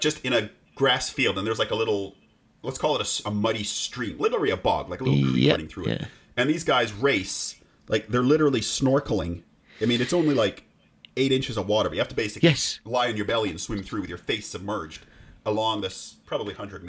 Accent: Canada; Oh, this is from my home country of Canada.

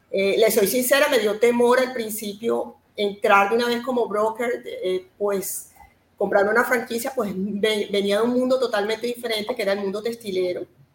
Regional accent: Barranquilla, Atlántico, Colombia; also born or lived in Bogotá; yo soy barranquillera, obviamente, como se nota. Soy costeña, soy barranquillera, pero viví muchos años en Bogotá. viví 18 años en Bogotá.

